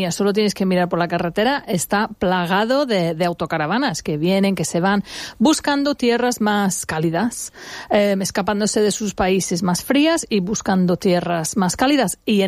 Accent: Birmingham, West Midlands, United Kingdom; en mi pueblo, en Birmingham, en el centro de Inglaterra, hace un frío horroroso.

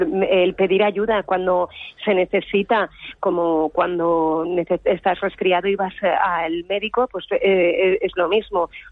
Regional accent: Alzira, Valencian Community, Spain; Yo soy de Alcira, sí, eso es, de un pueblecito de Valencia

